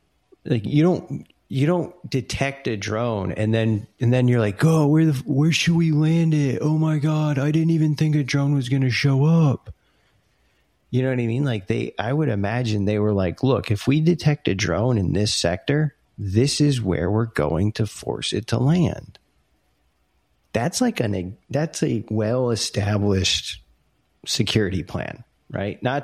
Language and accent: English; Connecticut, United States; Had a lot of fun growing up in Connecticut.